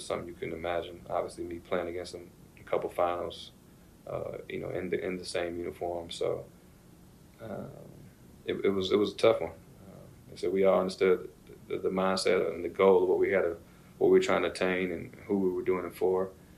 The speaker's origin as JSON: {"language": "English", "town": "Louisville", "region": "Kentucky", "country": "United States", "said": "I'm from Kentucky, so I didn't watch basketball growing up."}